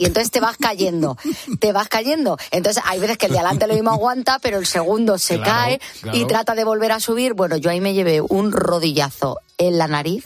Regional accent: Almería, Andalusia, Spain; Soy de Almería.

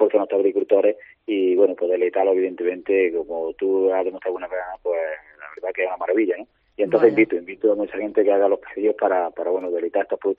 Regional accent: Andalusia, Spain; somos andaluces, nos gusta salir, nos gusta compartir con los amigos, con la familia

